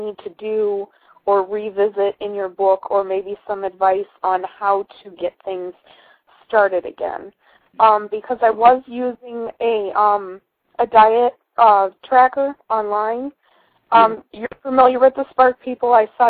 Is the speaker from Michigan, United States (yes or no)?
yes; Michigan, United States; I'm calling from Ohio. I'm a born and raised Midwestern girl. I grew up in Michigan, and I'm sure you've probably heard that our part of the country is getting hit really hard